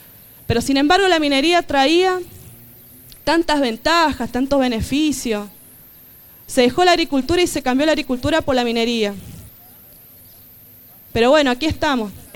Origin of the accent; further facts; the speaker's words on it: San Juan, Argentina; somos sanjuaninos, somos argentinos y tenemos el derecho de vivir en un estado y en un lugar